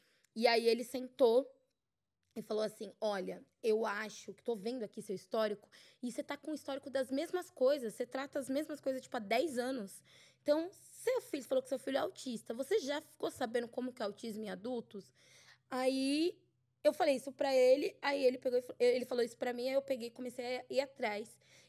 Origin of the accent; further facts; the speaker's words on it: Jundiaí, São Paulo, Brazil; um dia de carnaval comigo lá na minha cidade, em Jundiaí